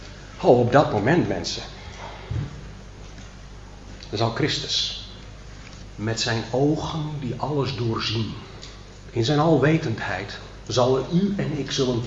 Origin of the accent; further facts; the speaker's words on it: Flanders, Belgium; Dus dan weet ik als Vlaming meer dan jullie.